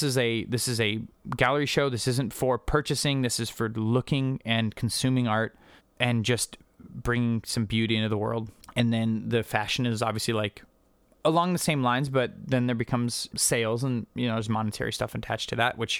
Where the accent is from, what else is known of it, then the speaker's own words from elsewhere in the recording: Montana, United States; I come from Montana. Like, there's no art, there's no culture.